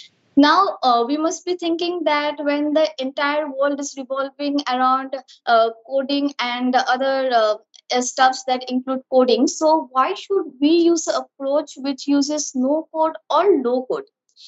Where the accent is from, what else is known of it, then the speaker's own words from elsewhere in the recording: Siliguri, West Bengal, India; I am from Siliguri, India.